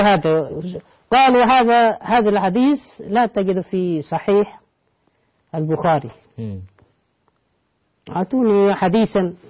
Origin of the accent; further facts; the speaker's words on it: Egypt; أنا من مصر، كنت درست في جامعة الأزهر، وحتى الآن أنا أسكن في مصر